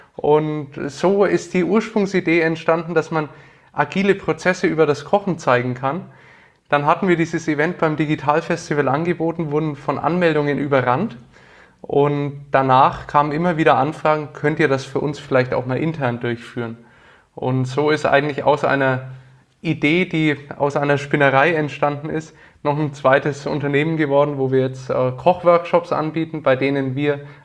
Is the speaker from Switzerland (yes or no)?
no; Nuremberg, Bavaria, Germany; wie man unschwer hören kann, ich komme aus Nürnberg, aus dem schönen Frankenland und bin hier geboren und aufgewachsen, war dann zum Studium mal in Bamberg